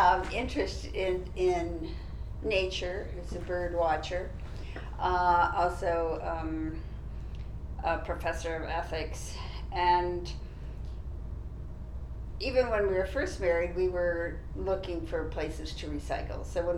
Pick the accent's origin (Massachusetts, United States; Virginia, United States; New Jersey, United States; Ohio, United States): Ohio, United States; Tiffin; born there; I was born in Tiffin, Ohio.